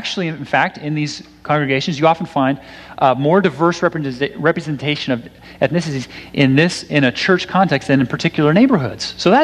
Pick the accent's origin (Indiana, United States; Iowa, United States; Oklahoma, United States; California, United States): California, United States; I grew up in the East Bay, where it's like, you know, it's a pretty diverse area, relatively speaking.